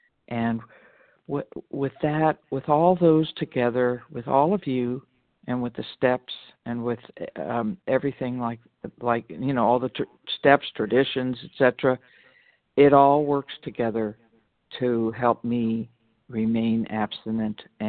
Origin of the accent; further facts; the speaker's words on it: Walnut Creek, California, United States; I'm from California, Walnut Creek, California